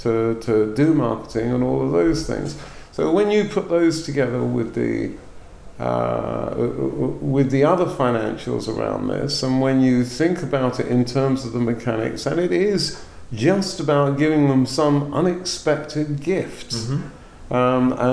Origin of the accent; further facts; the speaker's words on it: United Kingdom; The first is, being British, I'll apologise to that in advance.